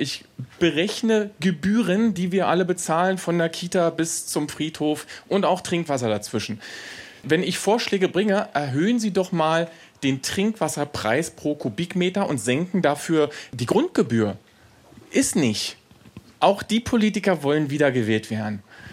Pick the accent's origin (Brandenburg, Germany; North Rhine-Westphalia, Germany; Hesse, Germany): Brandenburg, Germany; Ludwigsfelde; Ich komme aus Ludwigsfelde. Wir haben Brandenburgs größtes Schulbauprojekt.